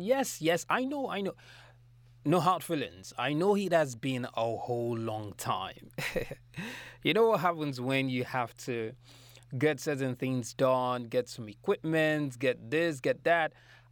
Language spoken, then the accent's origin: English; Lagos, Nigeria; I'm a Nigerian living in Nigeria, living in Lagos.